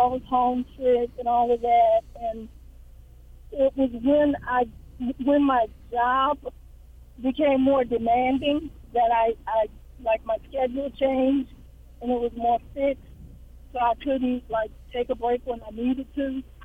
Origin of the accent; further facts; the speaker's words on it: New Orleans, Louisiana, United States; moved away as an adult; now in North Texas, United States; and I'm originally from New Orleans, and 10 years ago I ended up in the North Texas area by way of Katrina.